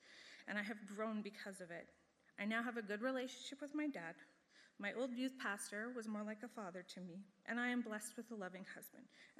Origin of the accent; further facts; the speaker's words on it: Edmonton, Alberta, Canada; born there; I was born in Edmonton in January of 1980.